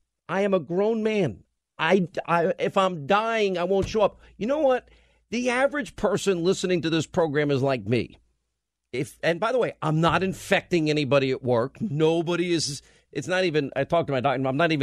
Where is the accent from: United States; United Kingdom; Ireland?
Ireland; I didn't grow up as an Irishman with Japanese green tea in my house.